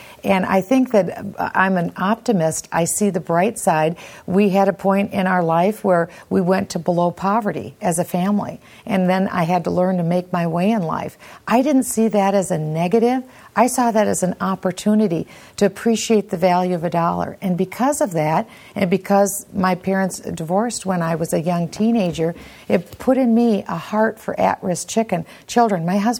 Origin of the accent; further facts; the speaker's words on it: Iowa, United States; That's so reflective of what I saw growing up in Iowa.